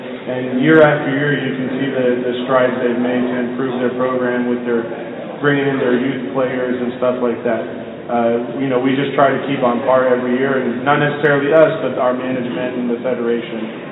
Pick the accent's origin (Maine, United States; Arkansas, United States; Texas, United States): Texas, United States; Dallas; I grew up in Dallas. I was born and raised in Dallas